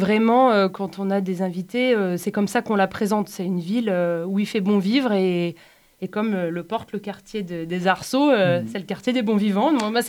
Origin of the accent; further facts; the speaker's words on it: Avignon, Provence-Alpes-Côte d'Azur, France; now in Montpellier, France; Et de retrouver la région du Sud où j'ai grandi, puisque je viens d'Avignon.